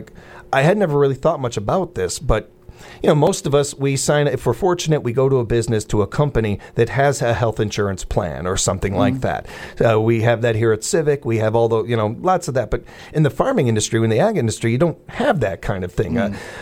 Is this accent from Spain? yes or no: no; Chicago, Illinois, United States; Because my whole life, even growing up in Chicago, I was told farmers are the backbone of our country.